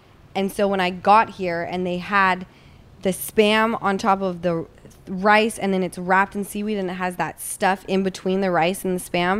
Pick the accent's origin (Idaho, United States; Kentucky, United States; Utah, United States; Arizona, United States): Utah, United States; So as everyone knows, Easton and I grew up in Utah, and in Utah, there is a large Tongan and Samoan population.